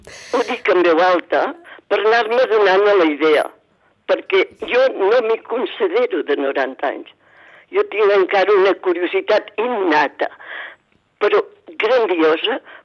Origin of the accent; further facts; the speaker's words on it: Sitges, Catalonia, Spain; now in Vilanova i la Geltrú, Spain; el fet que jo visqui a Vilanova, siguent sitgetana de Soc i d'Arrel